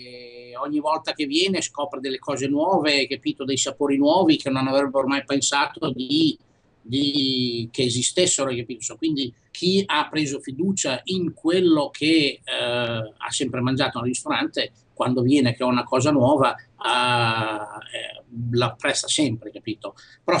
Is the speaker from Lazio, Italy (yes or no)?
no; Emilia-Romagna, Italy; moved away as an adult; non sono cresciuto in Sicilia, capito? Però, essendo cresciuto in Emilia-Romagna, essermi mosso a 34 anni